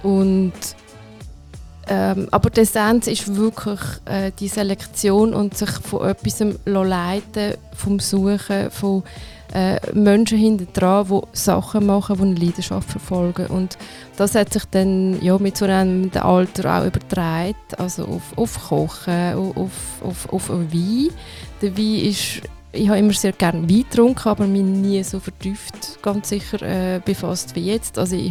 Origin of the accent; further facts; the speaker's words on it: Aargau, Switzerland; moved away as an adult; now in Basel, Switzerland; Ich bin im Aargau aufgewachsen, in einem Kaff. Und das war mir dort immer viel zu eng gewesen.